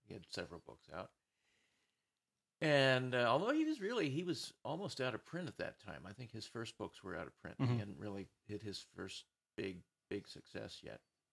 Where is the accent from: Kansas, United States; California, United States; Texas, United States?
Kansas, United States; Wichita; moved away; Born and raised in Wichita. Yeah, been gone for about more than 25 years.